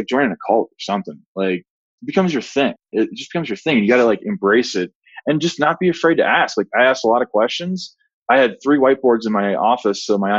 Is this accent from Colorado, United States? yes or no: yes; Colorado, United States; I'm from Colorado, and I left to go to college at Texas A&M